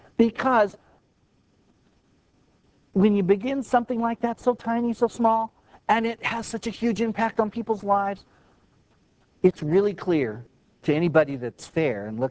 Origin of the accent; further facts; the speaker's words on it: Parker, Arizona, United States; By the way, I know you think this is a small town, but I'm from Parker, so this is not a small town.